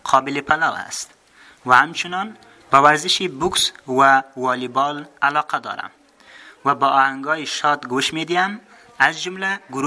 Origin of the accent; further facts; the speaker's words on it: Baghlan, Afghanistan; من از افغانستان هستم. از ولایت بغلان. آنجا کوه‌ها، دریاها و جنگل‌ها هستند. اسم قریه من کلانگوزر است.